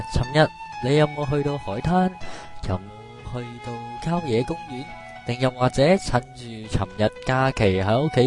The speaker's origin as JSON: {"language": "Cantonese", "country": "China", "said": "其实发觉我哋中国人真系好幸福"}